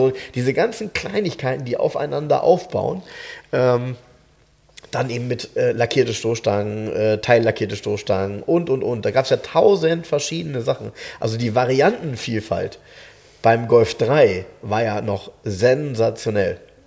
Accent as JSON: {"language": "German", "town": "Soltau", "region": "Lower Saxony", "country": "Germany", "tie": "born or raised there", "said": "ich weiß noch genau, wer das bei uns in Soltau hatte."}